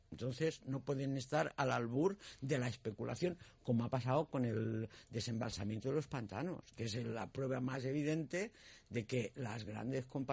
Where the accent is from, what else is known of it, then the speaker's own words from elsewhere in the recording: Community of Madrid, Spain; also born or lived in Catalonia; yo soy muy de Madrid, pero con una visión muy periférica, ¿eh? Quiero decir que yo soy catalana de nacimiento